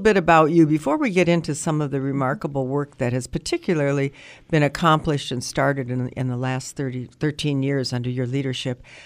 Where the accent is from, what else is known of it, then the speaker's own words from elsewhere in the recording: Superior, Wisconsin, United States; I was born and raised in Superior, yep.